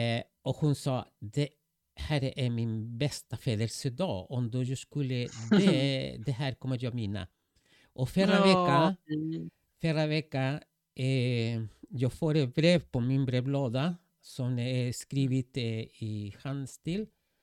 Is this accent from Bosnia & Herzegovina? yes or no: no; Chile; Swedish is a second language; now in Sweden; jag kommer från Sydamerika, från Chile, och vi är väldigt vana att hjälpa varandra